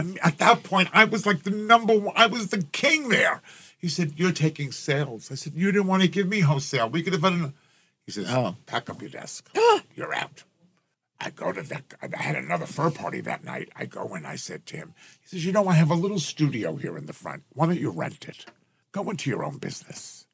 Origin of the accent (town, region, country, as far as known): New Jersey, United States